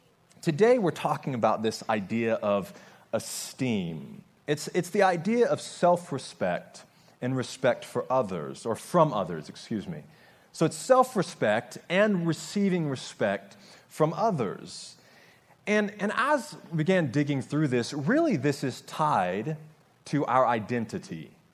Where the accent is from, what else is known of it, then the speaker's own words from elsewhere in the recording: United States; You could see that I live in Georgia. I'm an American.